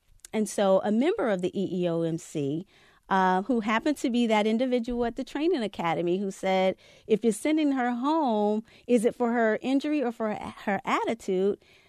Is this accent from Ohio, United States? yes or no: no; North Carolina, United States; They always had to make it known that I wasn't a city girl, that I was from North Carolina.